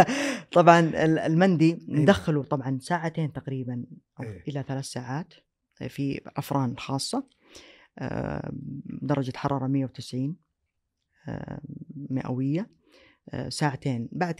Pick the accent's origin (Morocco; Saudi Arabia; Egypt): Saudi Arabia; نحن كشعب سعودي شعب مضياف